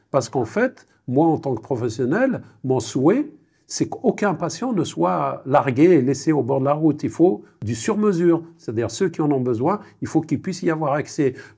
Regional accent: Kabylie, Algeria; now in France; J'ai fait mon parcours professionnel en France, mais je viens de Kabylie.

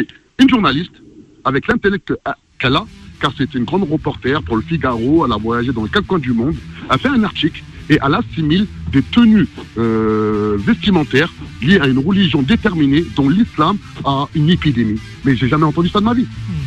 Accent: France; réagir en tant que musulman. Nous sommes des Français à part entière avant toute chose.

